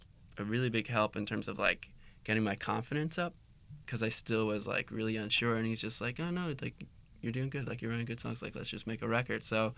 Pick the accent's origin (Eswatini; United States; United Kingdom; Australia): United States; New Jersey; I was born in New Jersey, yeah, and it's kind of like, it's like 15 miles away from Manhattan. So it's like just one of those commuter towns